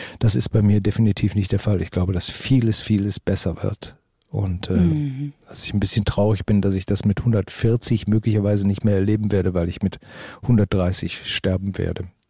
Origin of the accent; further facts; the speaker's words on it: Düsseldorf, North Rhine-Westphalia, Germany; also born or lived in Wesel; Also sprich, ich bin in Wesel geboren, bin in Düsseldorf aufgewachsen, habe in Essen studiert und wohne jetzt 2 Autominuten von der Ruhr entfernt.